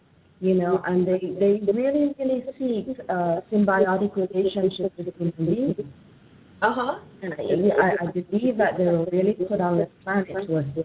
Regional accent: Jamaica; I'm from Jamaica, and in Jamaica, we don't have a CVS or a Walgreens on every corner of the street.

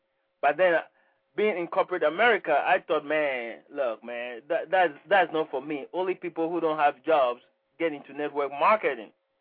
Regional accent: Ghana; now in United States; I'm originally from Ghana, West Africa. I came to the United States many years ago.

